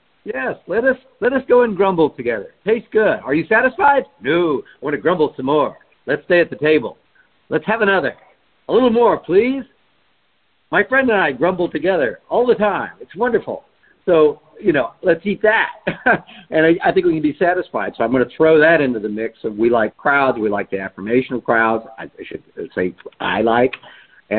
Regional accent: United States; Yeah, I'm an American. I can literally fill my belly anytime I want to, I think.

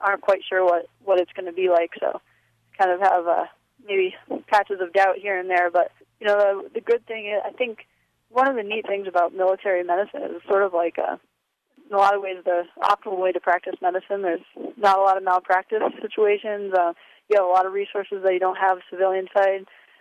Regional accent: Fort Collins, Colorado, United States; I'm from Fort Collins, Colorado.

